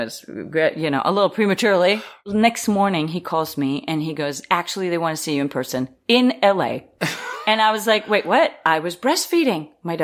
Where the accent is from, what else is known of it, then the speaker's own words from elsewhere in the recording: Israel; English is a second language; moved away; As I mentioned, I came here from Israel, so I knew Danish and Hebrew. Didn't know much English, which is not known to many because my accent is so good.